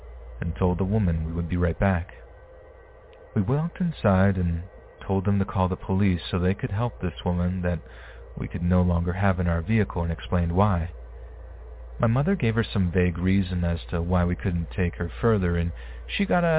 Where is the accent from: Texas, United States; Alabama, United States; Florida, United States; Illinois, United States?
Illinois, United States; Since we're from Illinois, the popular destination of Bachelor's Grove Cemetery immediately came to mind, and it was settled upon.